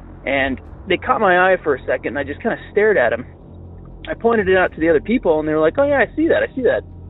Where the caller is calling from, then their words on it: Utah, United States; I'm calling you from Utah.